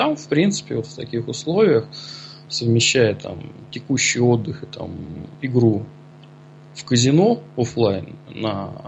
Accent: Kurgan, Kurgan Oblast, Russia; Я сам родом из Кургана, да, и достаточно долго там жил.

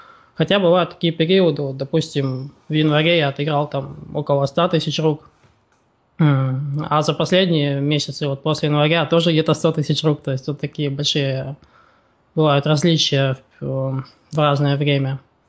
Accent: Tyumen, Tyumen Oblast, Russia; now in Dnipro, Ukraine; я из Тюмени, начал играть в покер где-то в 2008 году, сейчас живу в Днепропетровске

